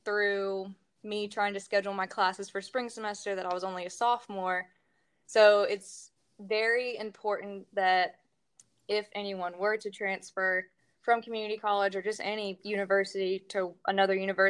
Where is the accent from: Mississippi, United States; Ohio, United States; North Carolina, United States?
North Carolina, United States; Raleigh; I've always loved the beach, you know, and I'm actually from Raleigh, so it's a quick 2 hour drive on 40